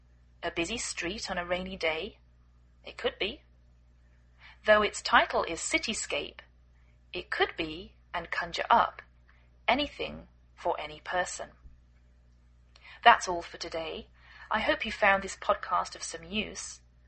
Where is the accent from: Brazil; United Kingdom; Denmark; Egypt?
United Kingdom; England; now in United States